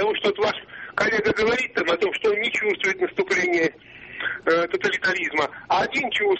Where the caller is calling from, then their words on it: Volgograd, Volgograd Oblast, Russia; из Царицына.